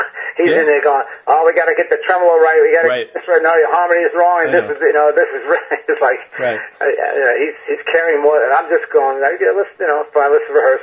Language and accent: English; New York, United States; also born or lived in Brooklyn; even though I was born in Brooklyn, I was raised upstate New York. I'm very, you know, I was a country kid, you know.